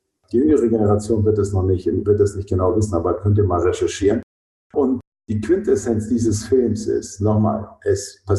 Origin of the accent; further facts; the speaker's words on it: Hamburg, Germany; ich bin Hamburger